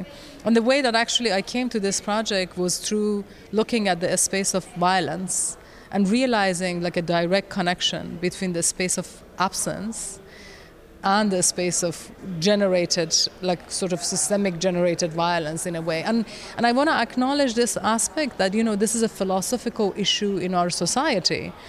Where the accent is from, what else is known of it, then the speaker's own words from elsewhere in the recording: Iran; I grew up in Iran, and I grew up as a Baha'i minority, which is a persecuted, systemically persecuted in Iran.